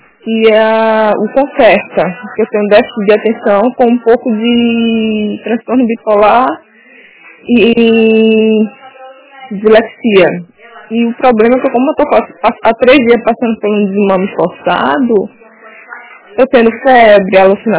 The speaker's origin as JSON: {"language": "Portuguese", "town": "Maceió", "region": "Alagoas", "country": "Brazil", "said": "eu sou de Maceió, eu liguei até pra Maceió"}